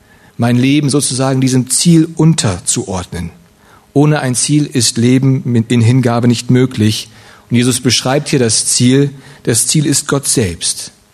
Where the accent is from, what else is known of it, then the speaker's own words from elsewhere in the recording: Russia; Ich komme aus Russland und meine Vorfahren haben in Russland heftig gelitten für ihren Glauben.